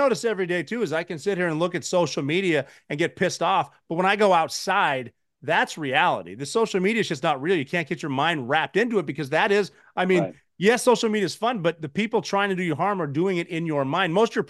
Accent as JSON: {"language": "English", "region": "Montana", "country": "United States", "said": "Well, I'm from Montana, but what I did after the military and I still do now is I golf."}